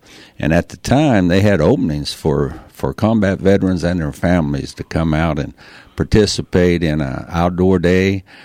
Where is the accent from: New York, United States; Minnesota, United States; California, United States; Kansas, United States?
Kansas, United States; Junction City; My father was a veteran, and of course, growing up in Junction City, I met a lot of veterans and friends